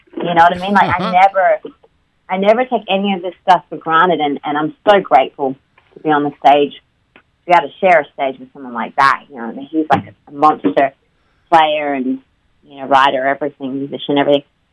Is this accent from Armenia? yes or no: no; Adelaide, South Australia, Australia; Well, I'm from Adelaide, where Barossa Valley, where all the wine comes out of.